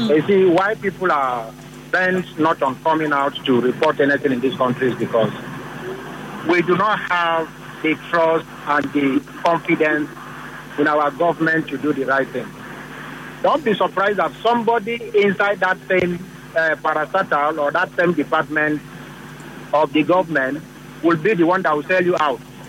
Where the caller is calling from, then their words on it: Port Harcourt, Rivers, Nigeria; I'm calling from Port Harcourt.